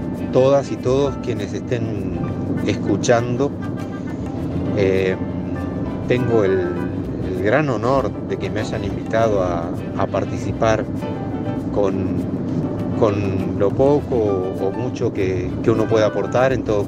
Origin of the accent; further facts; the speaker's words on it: Uruguay; soy médico uruguayo.